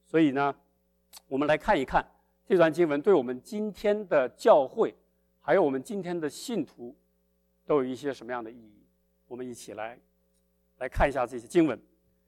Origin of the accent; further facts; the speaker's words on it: China; 那就是我们中国人经常说的